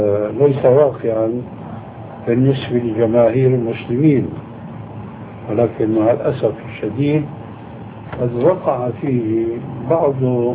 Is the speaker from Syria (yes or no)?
yes; Syria; المقصود عندنا في سوريا مثلا يسمونه الشاروخ أو يسمونه الصندل